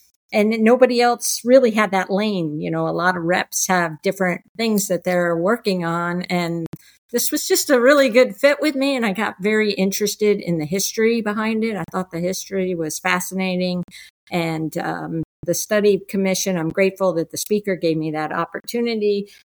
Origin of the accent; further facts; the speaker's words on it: Miami, Florida, United States; I grew up in Florida, actually, in Miami. Spent a lot of time on yachts.